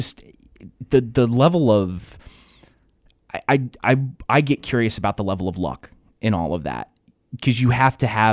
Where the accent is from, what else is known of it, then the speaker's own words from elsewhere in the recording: Kansas, United States; But you know, you don't always think Auburn and Alabama growing up in Northeast Kansas.